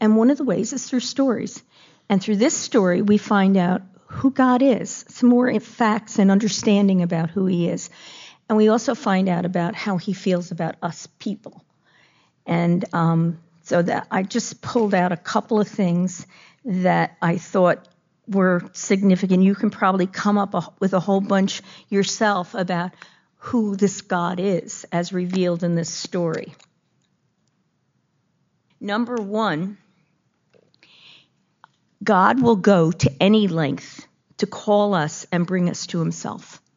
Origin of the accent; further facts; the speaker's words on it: New York, United States; I particularly like Jewish people because I grew up on Long Island, where probably 75% of my graduating class was Jewish.